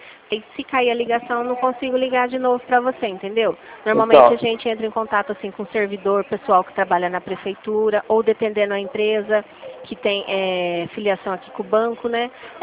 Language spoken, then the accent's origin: Portuguese; Rio Claro, São Paulo, Brazil; Não, é interior aqui de São Paulo, Rio Claro